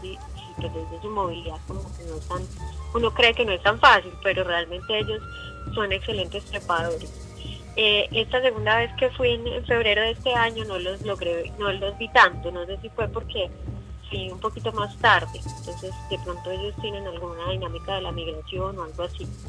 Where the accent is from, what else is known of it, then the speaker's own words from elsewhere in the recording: Colombia; soy de Colombia, soy ingeniera ambiental.